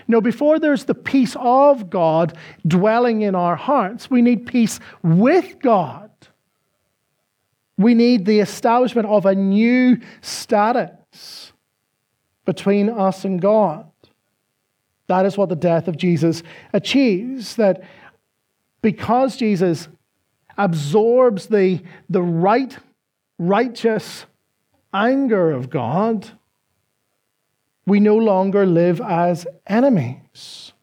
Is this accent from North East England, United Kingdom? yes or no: no; Northern Ireland, United Kingdom; as indeed where I grew up in Northern Ireland. There was communities that were hostile to one another.